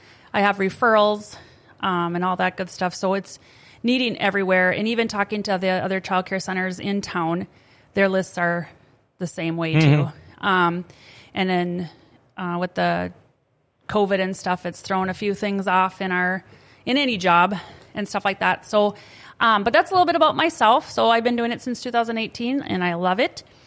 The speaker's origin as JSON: {"language": "English", "town": "Halstad", "region": "Minnesota", "country": "United States", "tie": "born or raised there", "said": "I'm originally from Halsted area, which nobody knows where that's at. It's right across the river from Hillsborough, North Dakota."}